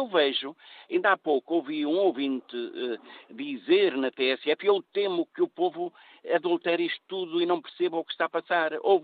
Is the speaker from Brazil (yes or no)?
no; Portugal; como ouvinte e como português